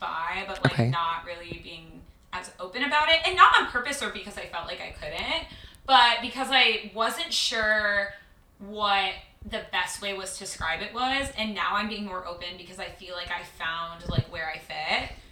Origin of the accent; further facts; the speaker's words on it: Michigan, United States; I grew up in Michigan, so like tell me a little bit about what it's like to grow up on Long Island.